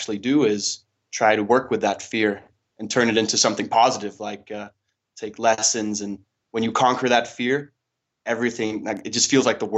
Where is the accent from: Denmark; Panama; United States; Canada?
Denmark; I come from Denmark.